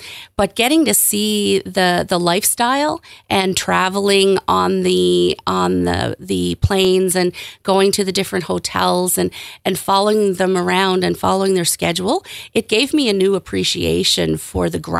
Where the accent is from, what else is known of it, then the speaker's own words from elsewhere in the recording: Mount Stewart, Prince Edward Island, Canada; I grew up in Mount Stuart, went to Morrell for high school, and then over the years, after getting married and having two lovely boys, moved to Stratford, and I've been in Stratford now for